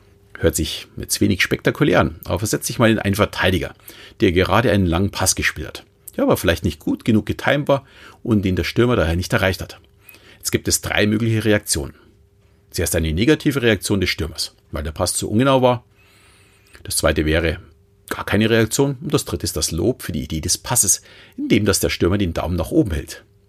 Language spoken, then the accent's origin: German; Munich, Bavaria, Germany; Ich bin seit 40 Jahren großer Fußballfan und als Münchner brauche ich da, glaube ich, auch kein großes Geheimnis daraus machen, dass ich für die Bayern bin.